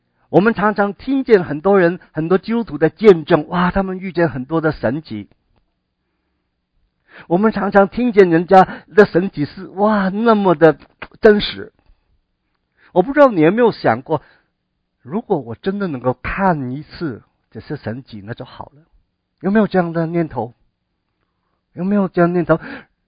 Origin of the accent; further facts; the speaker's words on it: China; 可能我们中国人啊，从小就读武侠小说啊